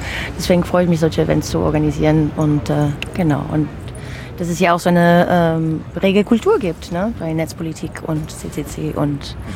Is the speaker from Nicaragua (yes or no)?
no; United States; German is a second language; now in Germany; Ich bin hier wahlbeheimatet. Ich komme aus den USA, habe kubanische Hintergrund.